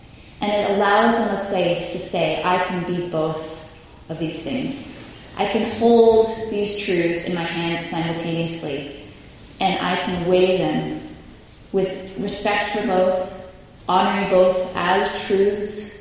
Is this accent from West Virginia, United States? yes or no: no; New York, United States; Growing up in New York, the culture of the church was very exotic.